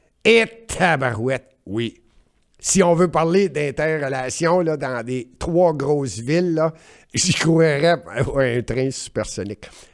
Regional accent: Quebec, Canada; born there; Je suis né au Québec et le Québec est une province francophone.

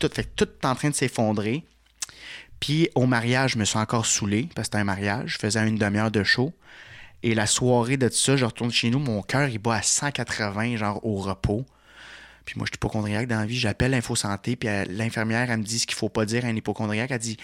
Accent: Ottawa, Ontario, Canada; moved away as an adult; Moi, je suis sorti d'Ottawa à 19 ans, puis je pensais que j'étais le king, tu sais.

